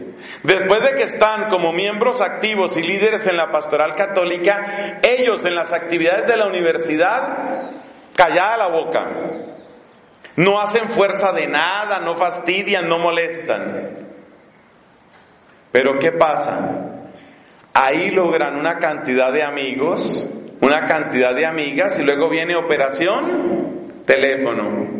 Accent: Colombia; Imagínese lo que me encontré hace poco en una visita a la hermosa ciudad de Bucaramanga en mi país para un asunto de la universidad.

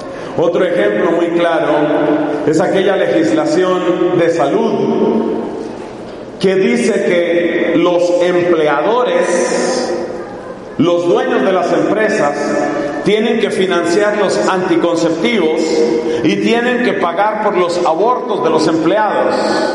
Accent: Colombia; ¿Qué va a pasar, por ejemplo, en mi país, Colombia, cuando ya algunos han sugerido que así como se exige que haya una cuota de mujeres en el gobierno de algunas empresas

